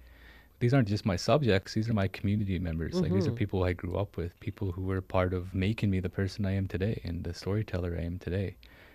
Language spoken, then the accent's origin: English; Siksika Nation, Alberta, Canada; Yeah, I grew up in Siksika Nation. It's the second largest reserve in Canada. You know, it's on the prairies and it's very rural